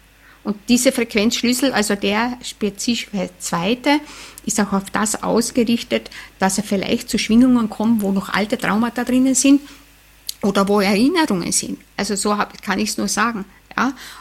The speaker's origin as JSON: {"language": "German", "country": "Austria", "said": "ich als Österreicher"}